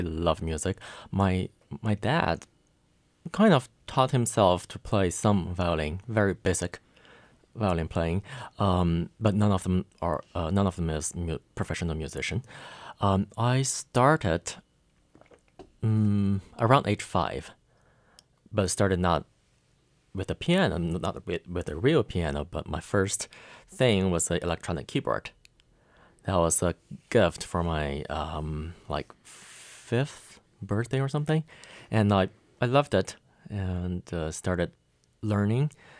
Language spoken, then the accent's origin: English; Beijing, China; English is a second language; We came into the school as freshmen, and I was from China, from Beijing. And back then, I didn't speak much English that year.